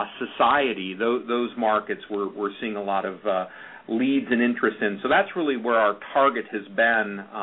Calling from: Tampa, Florida, United States; I'm calling from our corporate office in lovely Tampa, Florida.

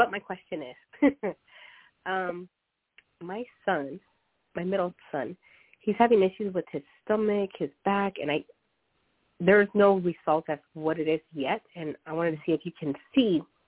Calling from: Arizona, United States

